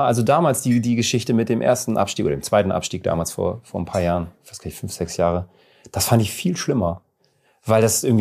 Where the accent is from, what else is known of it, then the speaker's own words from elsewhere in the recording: Bremen, Germany; wir als Bremer sagen oder als Norddeutsche